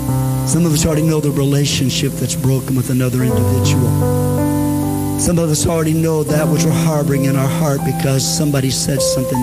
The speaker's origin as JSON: {"language": "English", "country": "United States", "tie": "born or raised there", "said": "My wife and I, born and raised in the States and U.S. citizens, but we became residents in New Zealand a number of years ago as well"}